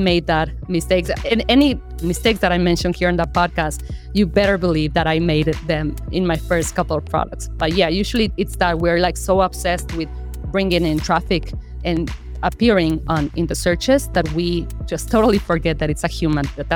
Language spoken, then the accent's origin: English; Mexico; I am also from Mexico.